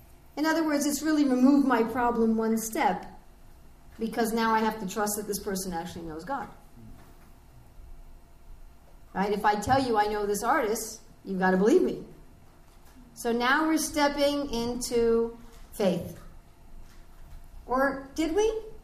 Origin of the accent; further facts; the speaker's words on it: United States; accent: American; I mean, I'm sure you can all tell by my accent I'm from America.